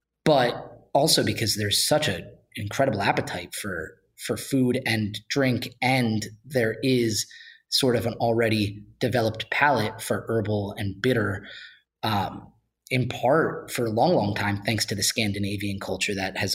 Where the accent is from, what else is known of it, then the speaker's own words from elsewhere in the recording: New Jersey, United States; because I'm Italian American. I grew up in New Jersey.